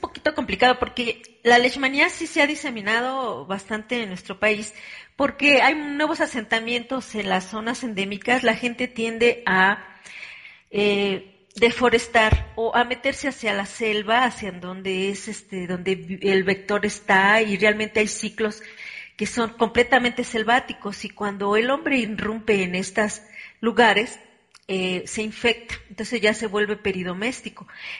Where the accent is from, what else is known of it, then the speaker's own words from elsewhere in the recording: Mexico; en mi país, pues es bastante importante, aunque fíjese, si usted me dice cuántos casos hay anuales en México